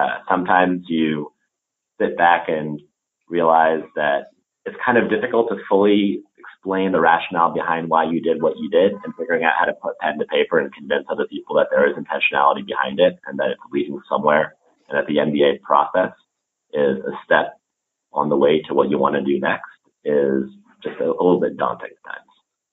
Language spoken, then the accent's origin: English; Los Angeles, California, United States; now in Boston, United States; So, born and raised in Los Angeles with a fairly large family, a lot of whom immigrated to the U.S. a little while before I was born.